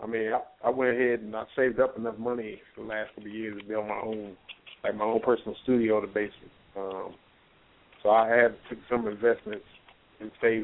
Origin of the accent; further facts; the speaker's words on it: Bloomington, Illinois, United States; I'm from Bloomington, Illinois.